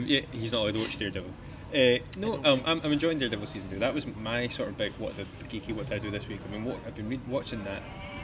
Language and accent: English; England, United Kingdom; Because I'm English.